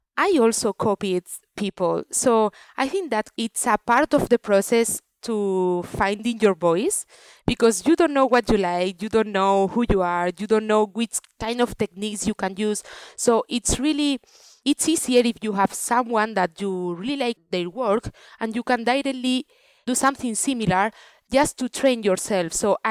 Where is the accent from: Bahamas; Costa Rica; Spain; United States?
Spain; Alicante, Valencian Community; English is a second language; I'm from Alicante, Mediterranean, and in Spain or in that area in Alicante, I mean, yeah, in Mediterranean culture is such a huge thing to do Sundays family gathering